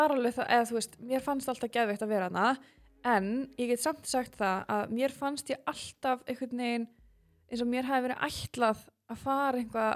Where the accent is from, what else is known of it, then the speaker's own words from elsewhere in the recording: Ísafjörður, Westfjords, Iceland; mér fannst æðislegt að alast upp á Ísafirði